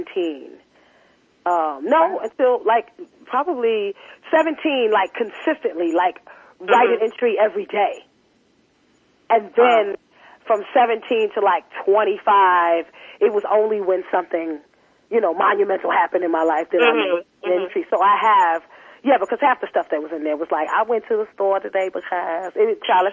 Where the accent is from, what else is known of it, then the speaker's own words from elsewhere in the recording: Teaneck, New Jersey, United States; also born or lived in Brooklyn; now in Atlanta, United States; Like, I was born in Brooklyn, raised in Teaneck, New Jersey.